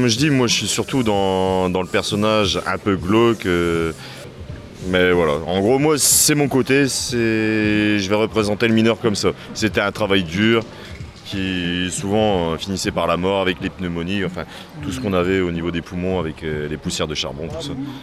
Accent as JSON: {"language": "French", "country": "Belgium", "said": "Moi, vu que je viens de Belgique, je dois encore bosser"}